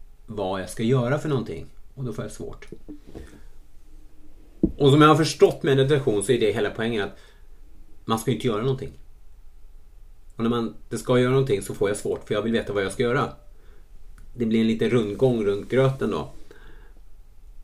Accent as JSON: {"language": "Swedish", "town": "Stockholm", "region": "Stockholm County", "country": "Sweden", "tie": "born or raised there", "said": "Var hemma i Stockholm och firade och det var helt fantastiskt. Det är alltid fint att komma hem och umgås med barndomsvänner"}